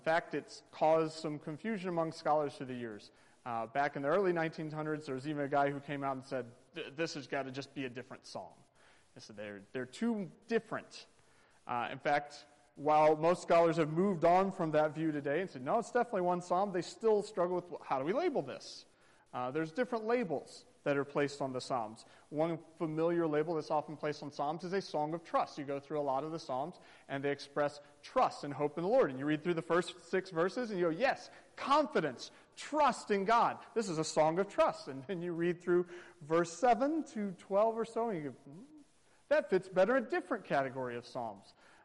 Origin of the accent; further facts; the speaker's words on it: North Carolina, United States; I think he's going on 60 years in ministry of the church I grew up in North Carolina.